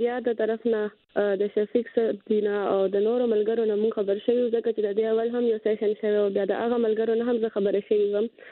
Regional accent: Peshawar, Khyber Pakhtunkhwa, Pakistan; مونږ په پېښور کې چې دی تقریبا دا دریم نسل دی چې را لوی شولو

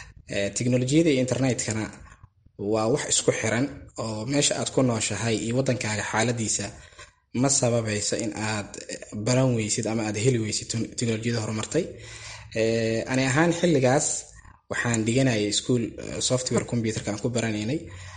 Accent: Mogadishu, Banaadir, Somalia; anigu waxaan ku dhashay magaalada Muqdisho, gaar ahaan degmada Wadajir. Waxaan dhigtay oo aan ka baxay dugsiga hoose dhexe sare Maxamed Xirsi Nuur CD oo ku yaala degmada Wadajir.

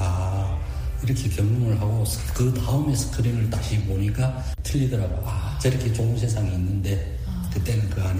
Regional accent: North Korea; now in South Korea

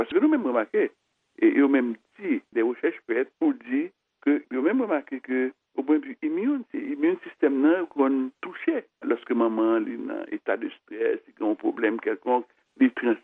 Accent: Haiti; French is a second language

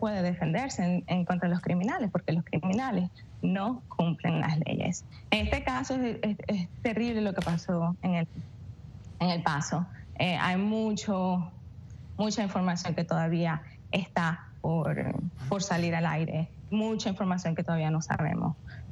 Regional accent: Venezuela; now in United States; Yo vengo de Venezuela, de un país donde el control de armas existe, donde el control de armas empezó con la idea de controlar el crimen. Entonces, cuando yo llegué acá a los Estados Unidos

